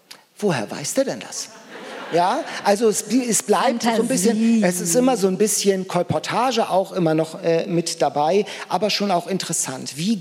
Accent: Lübeck, Schleswig-Holstein, Germany; ich komme ja aus Lübeck

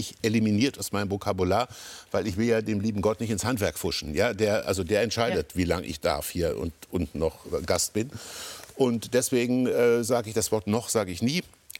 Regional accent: Kassel, Hesse, Germany; ich komme aus Kassel.

